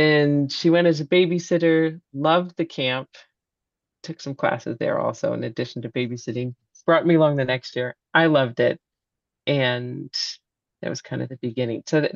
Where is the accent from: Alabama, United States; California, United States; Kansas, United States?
California, United States; San Francisco; I grew up in California, in San